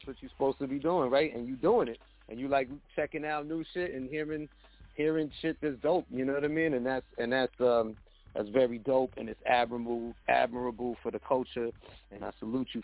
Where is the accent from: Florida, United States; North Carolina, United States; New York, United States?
New York, United States; Manhattan; where I grew up in Manhattan, it's the neighborhood wasn't even a neighborhood no more